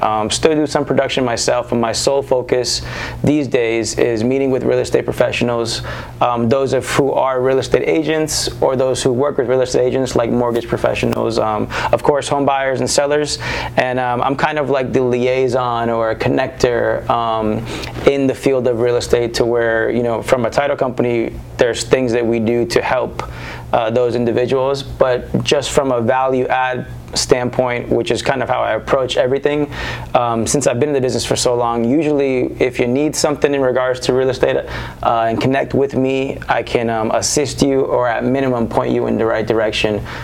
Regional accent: Weston, Florida, United States; Just like you, you know, I grew up in Weston, Florida.

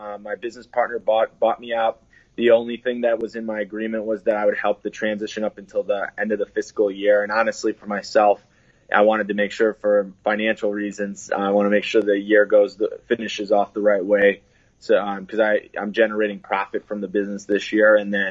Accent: Chicago, Illinois, United States; But, just a real quick background. I grew up in Chicago. My parents are amazing, absolute amazing parents. I grew up right above the poverty line.

